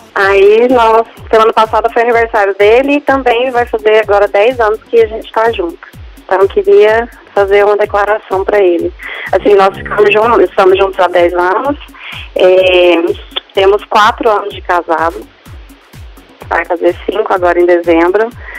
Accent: Goiás, Brazil; Eu não sou de Goiânia, eu sou do interior da cidade de Goiás.

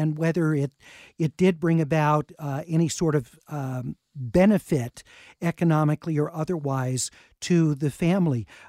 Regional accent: Inglewood, California, United States; I spent my early years growing up in Inglewood, not far from Compton.

